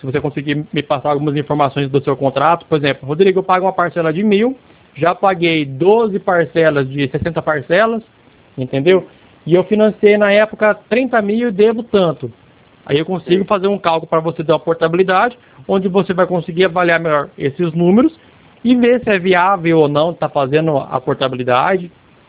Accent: Dracena, São Paulo, Brazil; now in Lucélia, Brazil; Eu sou aqui de Dracena

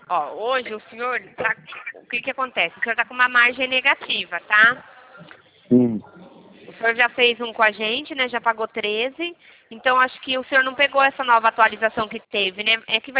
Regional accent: Campinas, São Paulo, Brazil; Não, não, não, eu sou de Campinas.

